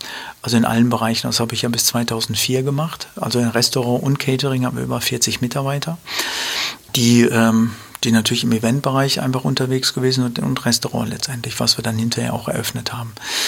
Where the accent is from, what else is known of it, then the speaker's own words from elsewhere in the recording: Dortmund, North Rhine-Westphalia, Germany; wir sind ja in Dortmund groß geworden.